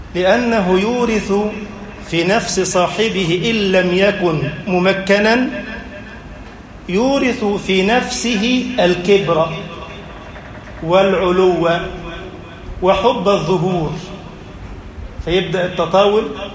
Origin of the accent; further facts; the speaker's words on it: Egypt; اجعل بلدنا مصر أمنا أمانا